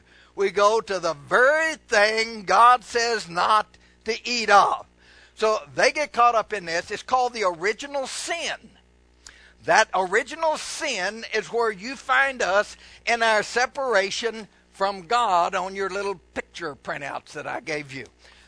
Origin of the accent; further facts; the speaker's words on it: Kentucky, United States; I'm from Kentucky, folks. I do the best I can with it.